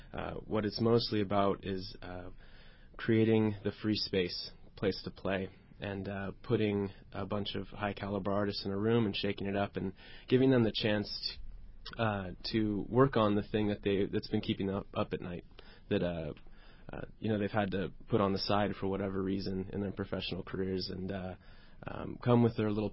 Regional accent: San Diego, California, United States; also born or lived in Los Angeles; now in Indianapolis, United States; Born and raised in San Diego. Moved to L.A. when I was 18.

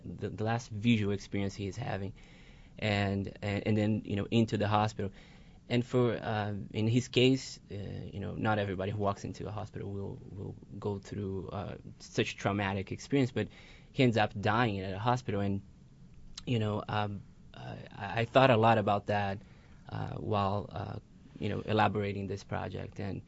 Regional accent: Brazil; Growing up in Brazil, yes.

